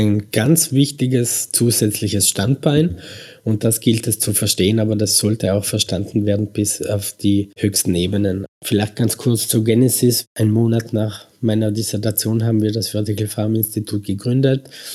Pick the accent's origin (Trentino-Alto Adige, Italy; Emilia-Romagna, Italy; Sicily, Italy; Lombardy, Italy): Trentino-Alto Adige, Italy; Merano; Italien, also ich bin aus Meran, ich komme aus Italien.